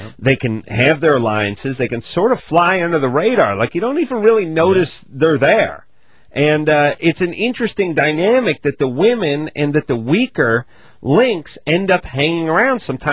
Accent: North Hollywood, California, United States; I'm from North Hollywood. You can't get any flatter or more valley than that.

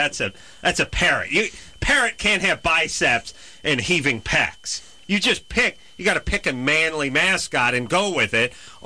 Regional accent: North Hollywood, California, United States; That's my hometown.

